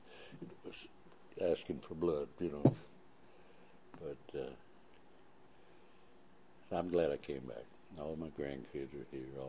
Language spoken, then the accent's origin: English; Alabama, United States; And there where I live, was born and raised in Alabama, we were never taught that anything bad about the black people.